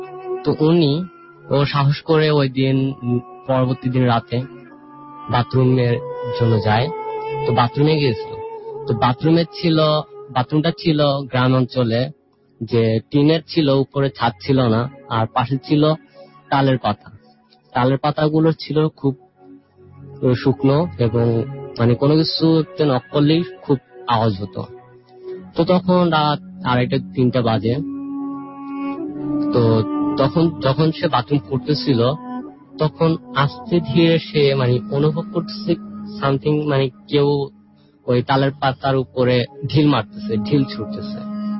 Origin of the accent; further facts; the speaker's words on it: Shahjadpur, Rajshahi Division, Bangladesh; আমি শাহজাদপুর থেকে আসছি।